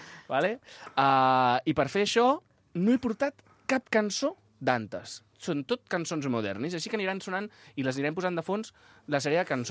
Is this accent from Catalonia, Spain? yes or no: yes; Catalonia, Spain; Vull dir, som del Baix Llobregat, no passa res...